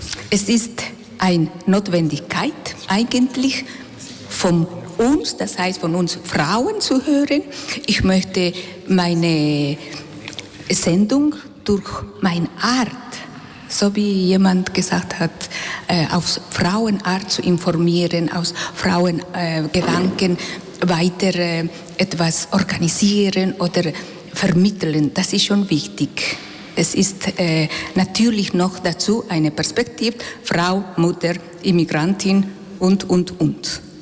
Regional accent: Bolivia; German is a second language; now in Switzerland; ich komme ursprünglich aus Bolivien. Bin ich über 30 Jahre in der Schweiz

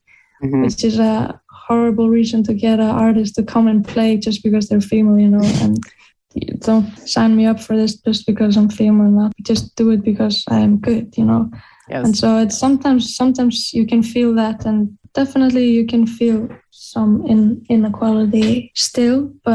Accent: Iceland; English is a second language; I'm an artist from Iceland

